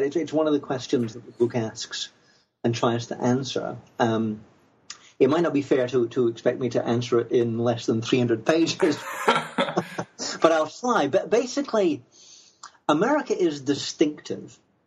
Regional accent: Scotland, United Kingdom; now in United States; The personal reason is that I moved to the USA from Britain, from Scotland, about 15, 16 years ago, and I've been teaching here ever since.

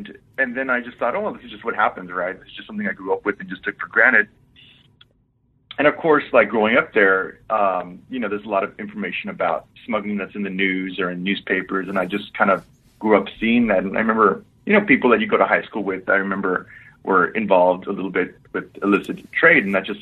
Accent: Texas, United States; So, I was born and raised in South Texas, and I went to school at Texas A&M International University, and that's the A&M school that's there in Laredo.

